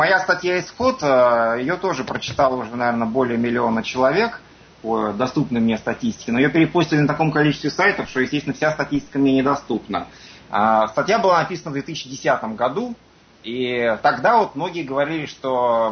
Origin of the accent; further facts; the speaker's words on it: Moscow, Russia; moved away as an adult; К моему несчастью, я вырос в Москве и прожил там большую часть своей жизни.